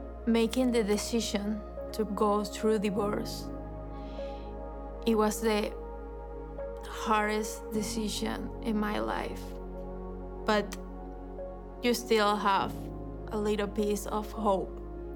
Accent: Venezuela; I grew up in Venezuela.

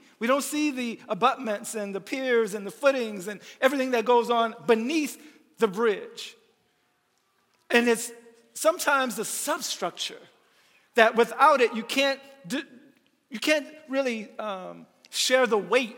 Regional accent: Louisiana, United States; I'm from Louisiana, but I've spent a lot of time here, and I love the people here, and I love this community.

